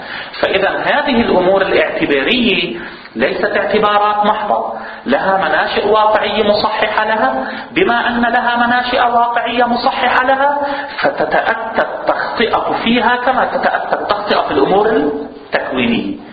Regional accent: Lebanon; الآن عندنا في لبنان الأزمة السياسية كلها على ماذا كانت تبتني؟

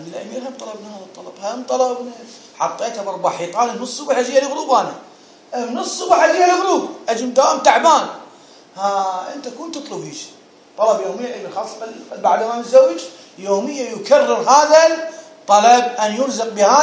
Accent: Iraq; moved away as an adult; طلعت انا عمره 18 سنه طلعت من العراق عمره 18 سنه

